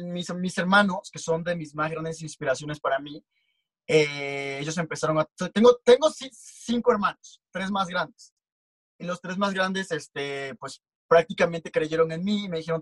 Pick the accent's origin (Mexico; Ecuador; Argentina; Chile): Mexico; Comalcalco, Tabasco; yo soy de Tabasco. Soy de un pequeño pueblito llamado Comalcalco.